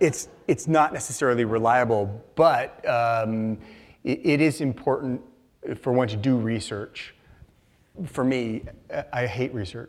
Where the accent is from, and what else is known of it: Seattle, Washington, United States; born or raised there